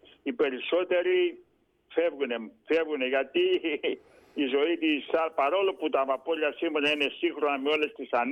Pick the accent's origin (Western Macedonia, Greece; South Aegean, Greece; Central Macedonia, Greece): South Aegean, Greece; Mesochoria; Ναι, στα Μεσοχώρια μεγαλώσαμε, στα Μεσοχώρια.